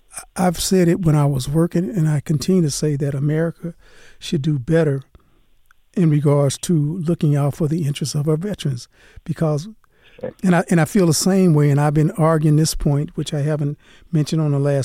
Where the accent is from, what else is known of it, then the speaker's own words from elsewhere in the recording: New Orleans, Louisiana, United States; the great state of Louisiana and my home state down there in New Orleans.